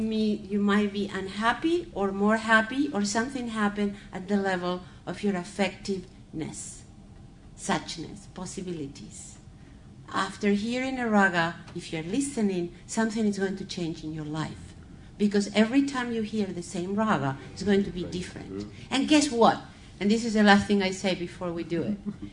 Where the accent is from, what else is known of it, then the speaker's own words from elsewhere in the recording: Brazil; I grew up in Brazil.